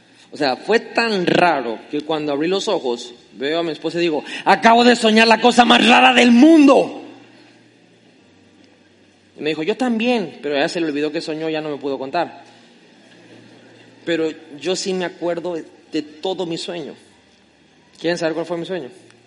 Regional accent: Tabasco, Mexico; como buen tabasqueño chismosísimo, me colgaba de la ventana

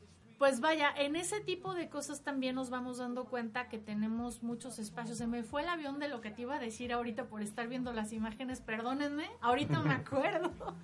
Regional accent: Mexico; no nos damos el crédito que tenemos que dar como mexicanos.

